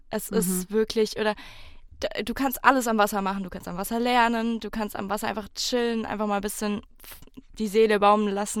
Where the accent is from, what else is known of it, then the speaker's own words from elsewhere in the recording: Sulz am Neckar, Baden-Württemberg, Germany; ich komme aus Sulz am Neckar und Sulz war damals irgendwie eine Salzstadt, da wurde irgendwie Salz angebaut